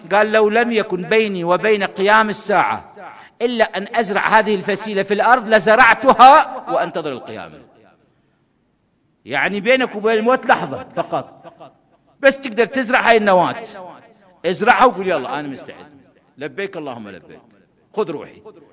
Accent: Kadhimiya, Baghdad Governorate, Iraq; شوف أنا كظماوي على فطرتي

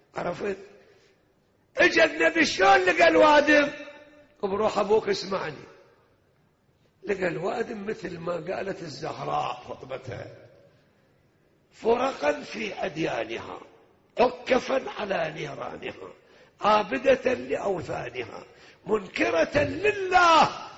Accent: Iraq; احنا عدنا في لهجتنا العراقيين

